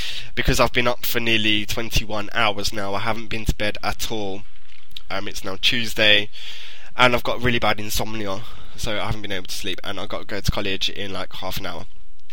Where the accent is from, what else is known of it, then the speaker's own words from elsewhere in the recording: England, United Kingdom; I'm not actually black. I'm English and I'm white. But, well, I'm not really English, you know. I've got Polish in the family and stuff like